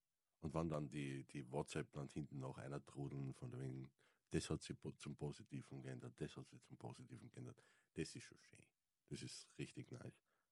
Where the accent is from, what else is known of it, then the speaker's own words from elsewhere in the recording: Styria, Austria; also born or lived in Vienna / Carinthia; ich bin aus der St. Eiermark, war 5 Jahre in Wien und wohne jetzt mittlerweile fast seit 20 Jahren in Kärnten. Also ich kann kein schönes Deutsch sprechen.